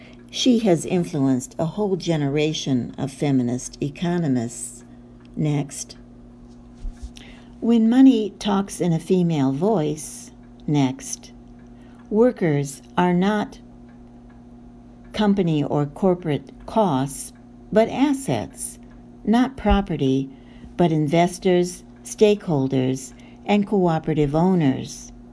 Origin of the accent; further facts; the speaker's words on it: Benton Harbor, Michigan, United States; This event in Benton Harbor, Michigan, my hometown, devastated by racism and corporate greed, shared women's stories and knowledge.